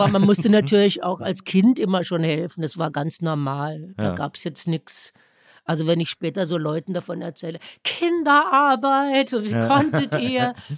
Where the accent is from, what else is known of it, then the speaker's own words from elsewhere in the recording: Baden-Württemberg, Germany; Also Baden, wo ich herkomme, man nennt das ja das Kalifornien Deutschlands.